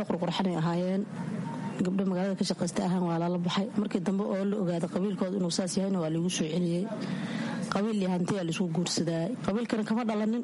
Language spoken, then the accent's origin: Somali; Kismayo, Lower Juba, Somalia; born there; waxaan ku dhashay kismaaya ka xagga meel baadiya aan ku dhashay